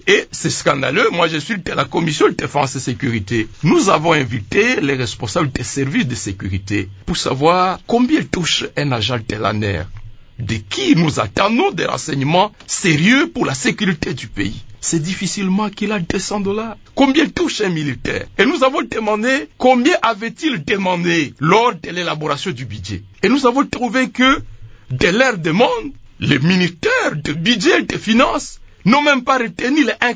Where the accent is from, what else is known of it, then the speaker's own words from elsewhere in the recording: Goma, North Kivu, DR Congo; Je viens de Goma